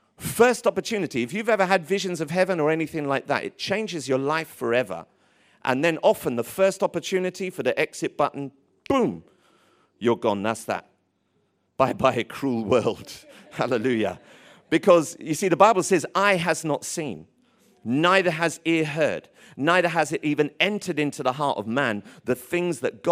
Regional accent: Tottenham, London, United Kingdom; Growing up in Tottenham, we were A-level on vengeance.

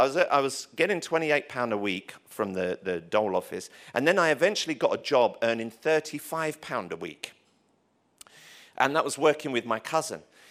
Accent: London, United Kingdom; he was Irish, I'm English, I'm from London

